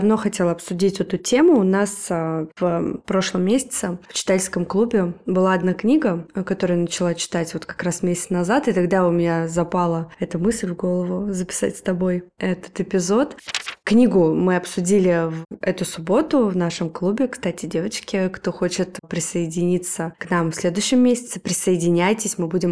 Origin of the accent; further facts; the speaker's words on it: Moscow, Russia; и мы из Москвы.